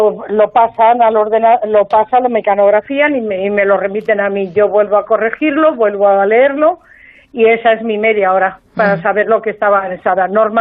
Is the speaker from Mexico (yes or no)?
no; Madrid, Community of Madrid, Spain; Yo soy de Madrid y, bueno, pues parece que todo el mundo tiene que hablar como tú